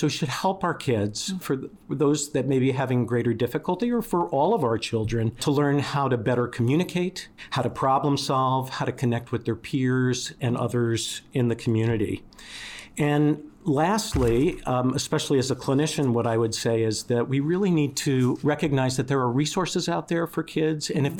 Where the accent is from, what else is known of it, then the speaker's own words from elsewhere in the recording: Fanwood, New Jersey, United States; So I grew up in a suburb of New York City in New Jersey, a small town called Fanwood.